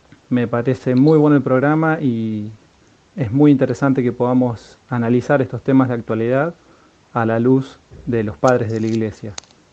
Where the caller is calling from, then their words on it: Córdoba, Argentina; de Córdoba Capital